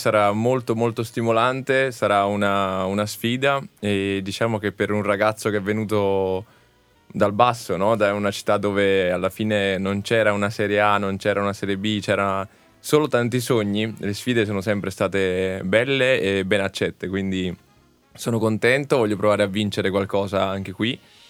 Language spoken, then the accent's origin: Italian; Formia, Lazio, Italy; Sono di Formia.